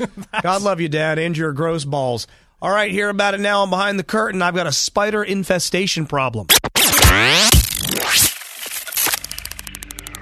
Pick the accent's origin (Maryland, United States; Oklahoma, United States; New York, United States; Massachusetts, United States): Maryland, United States; Waldorf; I grew up in Waldorf. It's a swampy town. It's always humid.